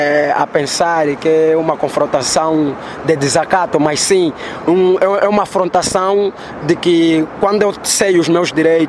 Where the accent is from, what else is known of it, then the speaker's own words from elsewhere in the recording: Luena, Moxico, Angola; also born or lived in Luanda; sou natural do Luena, Moxico, mas nasci em Luanda.